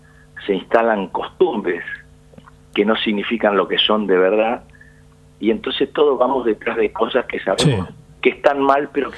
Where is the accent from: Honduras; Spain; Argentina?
Argentina; Paraná, Entre Ríos; born there; un montón de gente en Paraná, en el barrio donde yo nací, son iguales que yo